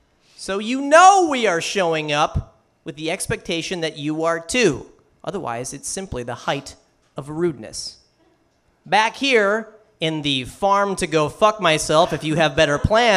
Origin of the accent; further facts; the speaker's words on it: Illinois, United States; I'm from Illinois, and since moving to California, I've noticed that everybody's plans are totally flexible.